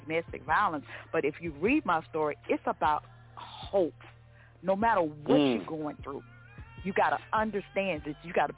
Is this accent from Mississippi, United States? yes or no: yes; Yazoo City, Mississippi, United States; now in Houston, United States; But anyway, I come to you from Houston, Texas. But I was born and raised in Yazoo City, Mississippi. I always have to give homage to my hometown because that's where I'm from.